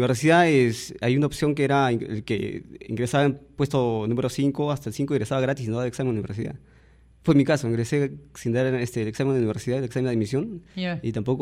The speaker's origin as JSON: {"language": "Spanish", "region": "Tacna", "country": "Peru", "lives_now": "Lima, Peru", "said": "Así es, vine desde Tacna."}